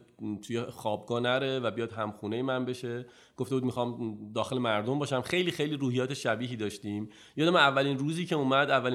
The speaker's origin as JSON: {"language": "Persian", "country": "Iran", "said": "تصمیم گرفتم بهشون نگم که من ایرانیم"}